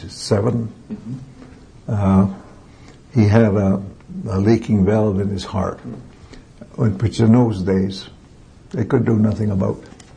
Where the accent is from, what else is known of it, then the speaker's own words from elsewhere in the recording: Canada; even though I am Canadian.